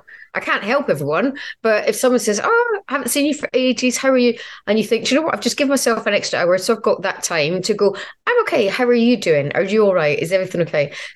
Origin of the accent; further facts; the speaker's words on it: Scotland, United Kingdom; now in London, United Kingdom; So because I live in London, I'm from Scotland.